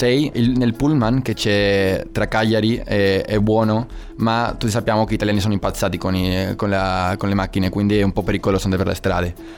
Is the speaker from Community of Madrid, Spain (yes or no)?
no; Valencia, Valencian Community, Spain; Italian is a second language; now in Italy; Devo dire che io sono di Valencia, quindi il clima in Valencia è anche incredibile.